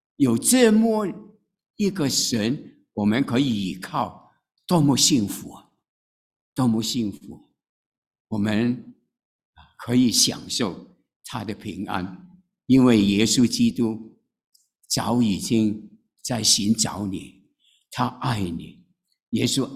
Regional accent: China; 我们中国人常常有一句话说

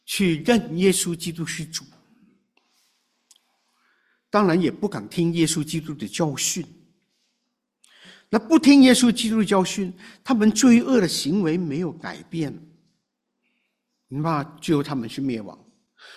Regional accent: China; 那这个要悔改呢，对于我们从中国来的呢，那就很合适的，很重要的提醒。

